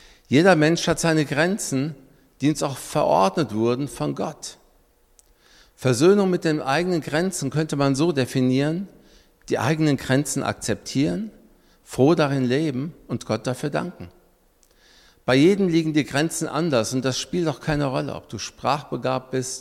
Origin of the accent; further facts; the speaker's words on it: Lebanon; Wie einige von euch wissen, komme ich ja aus dem Libanon, ein kleines Land, aber ein wunderschönes Land, an der Küste gelegen, nördlich von Israel.